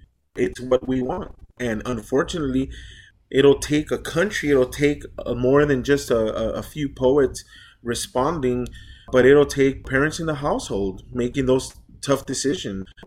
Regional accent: Los Angeles, California, United States; I grew up in Los Angeles. I grew up in the projects, and I saw a lot of death.

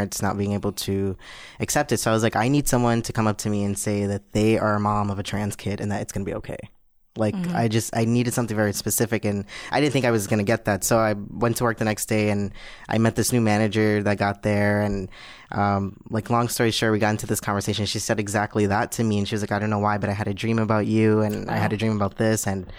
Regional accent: Brooklyn, New York, United States; My pronouns are he and him, and I am from Brooklyn, New York.

